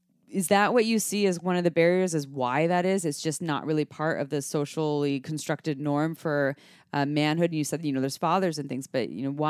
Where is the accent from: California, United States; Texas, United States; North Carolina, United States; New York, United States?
California, United States; Santa Cruz; Yeah, I grew up in Santa Cruz, and in Santa Cruz we have what I'm going to call a big bro culture, and not everyone from Santa Cruz is a bro.